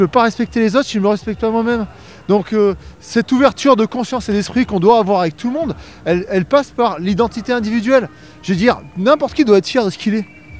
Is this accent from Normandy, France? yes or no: no; Auvergne-Rhône-Alpes, France; je suis auvergnat avant tout. C'est cette terre, cette montagne, ce climat qui me forge.